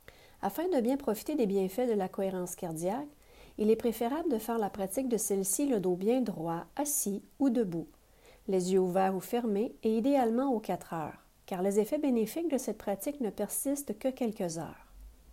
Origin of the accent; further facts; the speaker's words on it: Mont-Laurier, Quebec, Canada; Je suis originaire de Mont-Laurier dans les Hautes-Laurentides